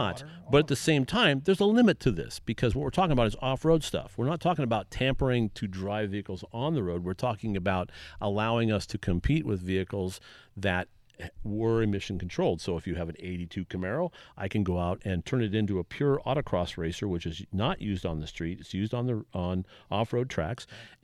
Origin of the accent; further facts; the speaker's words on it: California, United States; I grew up in Southern California for a short period of time. My dad was in the Marine Corps. We were stationed at El Toro.